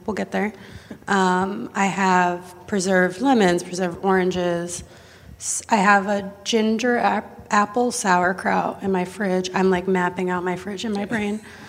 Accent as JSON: {"language": "English", "region": "Minnesota", "country": "United States", "tie": "born or raised there", "said": "But I grew up in Minnesota, and I'm half Jewish, and I grew up with a lot of either Scandinavian ferments or Jewish ferments."}